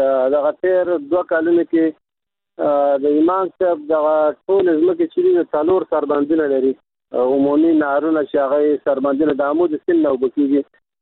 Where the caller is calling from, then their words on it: Kunduz, Afghanistan; زه د کندز ولایت اوسیدونکی یم